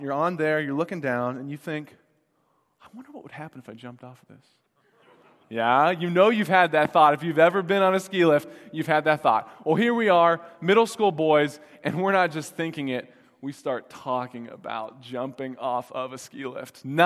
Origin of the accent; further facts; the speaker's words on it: Ohio, United States; So I'm from Ohio, and if you're not aware, Ohio is really cold in the winter